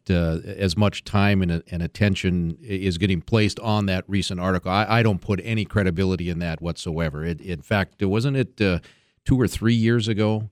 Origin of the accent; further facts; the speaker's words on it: Fargo, North Dakota, United States; the reaction I get when they find out from that I'm from Fargo is, hey, you got a huge alcohol problem there, don't you?